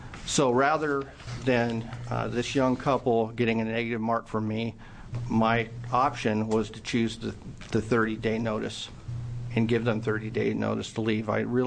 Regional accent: Albany, United States; I'm from Albany.

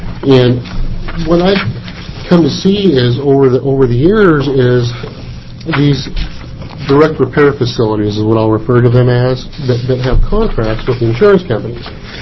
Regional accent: Madras, Oregon, United States; I am from Madras, representing Madras Body and Glass in Madras, Oregon.

